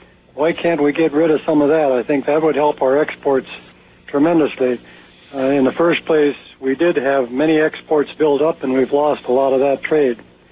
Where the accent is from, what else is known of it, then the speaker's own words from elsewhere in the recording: Minnesota, United States; from Nobles County, and I'd like to have a question for Congressman Colin Peterson.